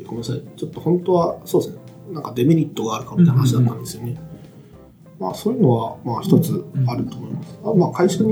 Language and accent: Japanese; Chiba, Japan; まあ出身千葉なんですけど。千葉の割と田舎のところなんですけど